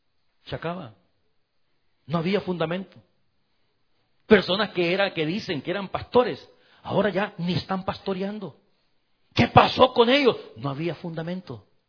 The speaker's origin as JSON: {"language": "Spanish", "country": "El Salvador", "said": "La última vez que yo estuve en el estadio en mi país, en El Salvador"}